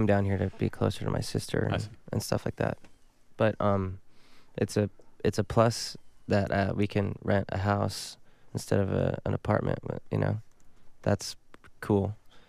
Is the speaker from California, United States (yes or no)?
yes; California, United States; I grew up around L.A. I'm from Orange County, so yeah, it's great.